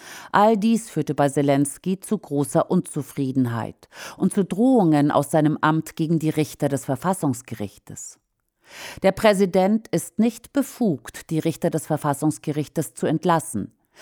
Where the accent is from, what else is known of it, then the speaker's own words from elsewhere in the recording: Ukraine; So leider auch in meiner Heimat, der Ukraine.